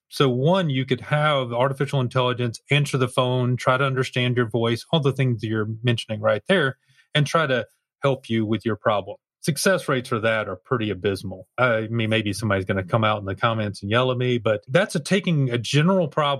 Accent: the South, United States; actually, I'm from the South, so I say love her to death

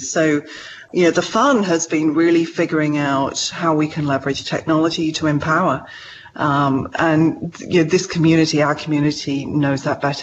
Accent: United Kingdom; now in Seattle, United States; My gosh, well, I'm British. I may live here in Seattle, but I grew up with the RNIB and the RNID and several other organizations.

